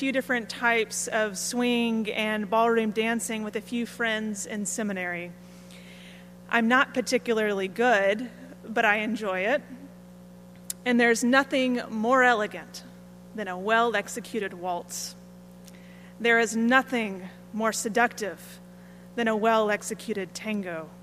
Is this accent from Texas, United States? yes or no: yes; Texas, United States; which is part of the quirkiness of being a Texan that I carry with me.